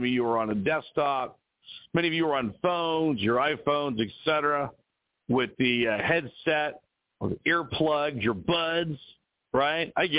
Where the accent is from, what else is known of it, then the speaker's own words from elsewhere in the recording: West Coast, United States; also born or lived in Texas / Florida / Midwest / Las Vegas; now in Arizona, United States; Well, I'm from the West Coast, but I lived all over the country. So I do get the regional differences. I've lived in Texas. I've lived in Florida. I have lived in the Midwest, going to college at Purdue. I've lived in Vegas.